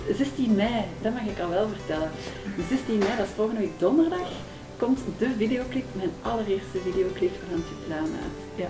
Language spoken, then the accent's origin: Dutch; Wilrijk, Antwerp, Belgium; ik kom van Wilrijk. Geboren en getogen, ja.